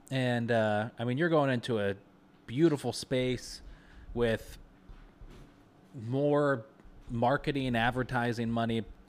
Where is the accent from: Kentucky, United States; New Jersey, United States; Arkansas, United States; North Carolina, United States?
Kentucky, United States; also born or lived in Texas / California / Ohio; I grew up in Kentucky, lived in Texas, lived in California for a really short time. I've lived in Southern Ohio.